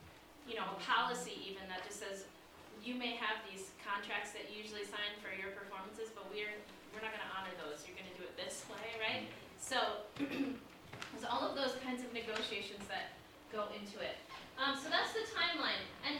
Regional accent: West Chester, Pennsylvania, United States; I really grew up outside of Philly in Westchester, Pennsylvania.

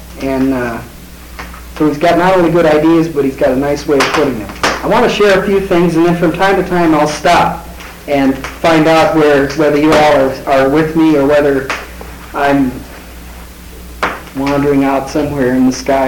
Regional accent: South Dakota, United States; I grew up in South Dakota. The air was relatively clean. I grew up on a farm, not in a mine, see?

